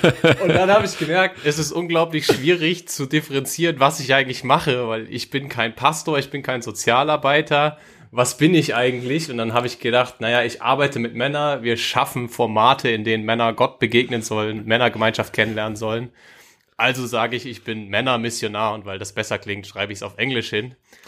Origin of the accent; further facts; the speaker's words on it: Kröffelbach, Hesse, Germany; Ich komme aber ursprünglich aus Mittelhessen, aus Kröffelbach, the one and only town, genau, ein kleines Dorf irgendwo in Mittelhessen, 40 Minuten von Frankfurt entfernt.